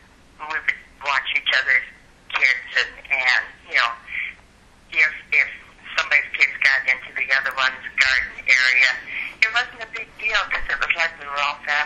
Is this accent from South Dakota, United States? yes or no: yes; South Dakota, United States; And here, you know, in South Dakota, the soil was not quite similar to what it is there.